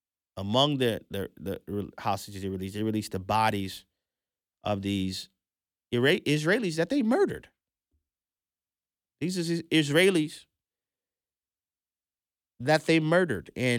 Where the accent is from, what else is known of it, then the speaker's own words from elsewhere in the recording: New Orleans, Louisiana, United States; Now, most of you guys know I'm from New Orleans, Louisiana. I know a parade when I hear one.